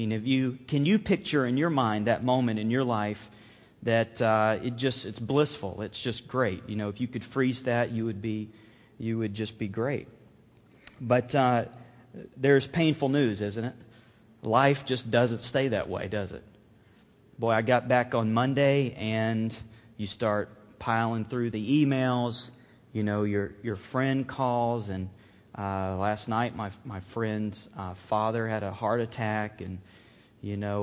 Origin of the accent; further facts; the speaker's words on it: Alabama, United States; moved away; I grew up on the Gulf Coast, so we were a half hour from the beach, and we went to the beach one day. And you know, I was born and raised in Alabama, but frankly speaking, I haven't lived there in over 15 years.